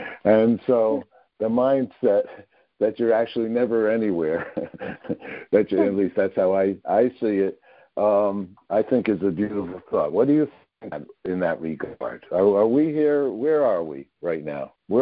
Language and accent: English; Tarrytown, New York, United States; I'm from Tarrytown, which is on its way towards Woodstock.